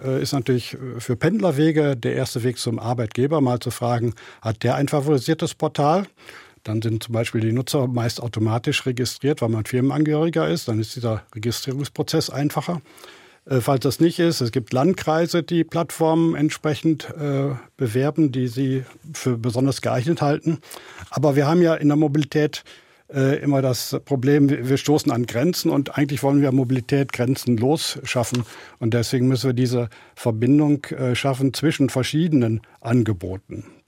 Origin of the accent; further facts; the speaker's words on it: Baden-Württemberg, Germany; Ich komme aus der Umgebung von Stuttgart.